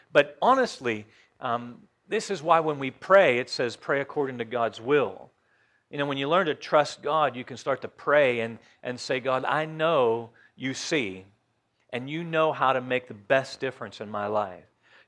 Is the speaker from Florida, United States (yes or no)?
no; Johnstown, Pennsylvania, United States; I remember when we grew up in Johnstown, my dad was always coming to Bedford.